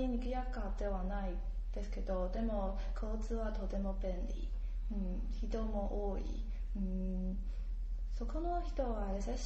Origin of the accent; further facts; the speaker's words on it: New Taipei, Taiwan; Japanese is a second language; 国は台湾。